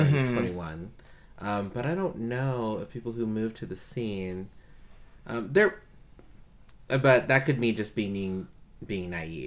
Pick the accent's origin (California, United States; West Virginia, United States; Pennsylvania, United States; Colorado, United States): Colorado, United States; By the way, I grew up in Colorado too. I lived in Florida for a few months, but I've been in Colorado my entire life.